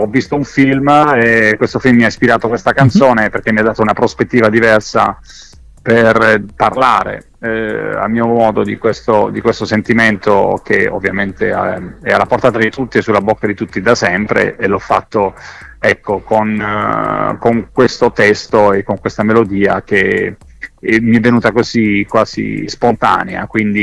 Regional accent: Apulia, Italy; poi io vivo in Puglia, quindi farò anche delle cose nella mia terra.

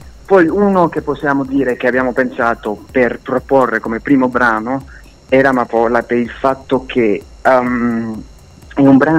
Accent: Mexico; Perché io vengo dal Messico, io sono messicano

